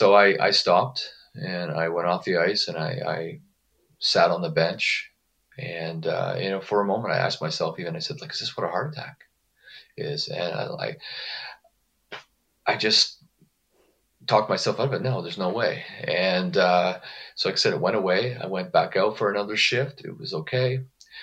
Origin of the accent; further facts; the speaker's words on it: Canada; now in California, United States; Although I'm living in California currently, I am Canadian.